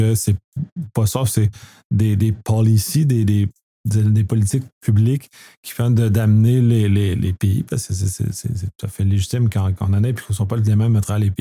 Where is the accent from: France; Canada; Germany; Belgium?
Canada; en tant que Canadien, on a le même problème